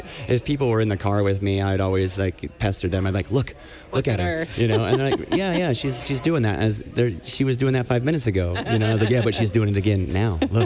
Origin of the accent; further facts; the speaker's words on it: Broken Bow, Nebraska, United States; now in Lincoln, United States; Yeah, I'm from Broken Bow.